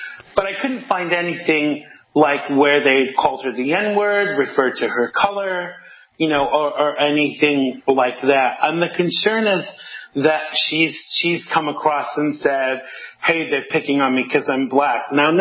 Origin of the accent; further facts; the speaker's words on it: United States; now in United Kingdom; being an American living in the UK, from my perspective.